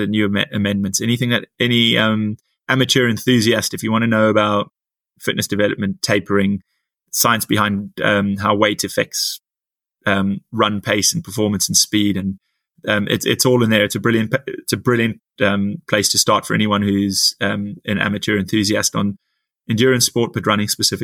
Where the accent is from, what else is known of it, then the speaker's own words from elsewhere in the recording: South Africa; even though I'm a South African, as some people might have picked up.